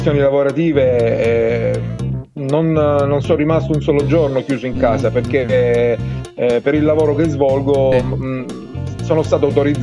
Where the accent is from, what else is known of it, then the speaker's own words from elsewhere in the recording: Brindisi, Apulia, Italy; Ti stavo dicendo che io sono di Brindisi, Sud Italia, Brindisi. Per cui una siamo città vicini, che si affaccia sul mare.